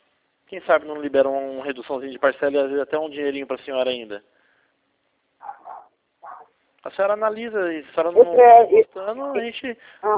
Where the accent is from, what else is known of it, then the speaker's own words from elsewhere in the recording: Campinas, São Paulo, Brazil; sou daqui da cidade de Campinas, sou de São Paulo